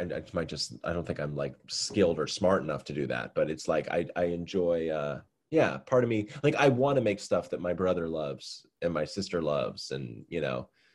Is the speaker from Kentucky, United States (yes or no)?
no; Massachusetts, United States; I'm from Massachusetts, so my mother's side of the family is up in Maine.